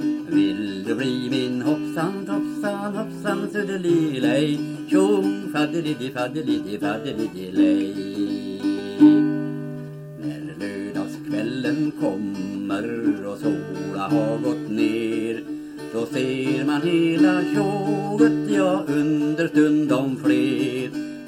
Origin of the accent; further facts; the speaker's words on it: Myrvärd, Sweden; Mm. Och jag är född här i Myrvärd. Den 12 januari 1911. Jag har bott där hela livet.